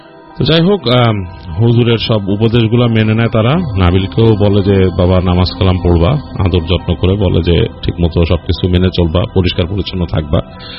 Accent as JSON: {"language": "Bangla", "town": "Dhaka", "region": "Dhaka Division", "country": "Bangladesh", "tie": "born or raised there", "said": "আমি যেহেতু ঢাকায় আমার জন্ম বড় হওয়া সবকিছু, তো ঢাকার অলি কুলি সবকিছু আমার মুখস্থ"}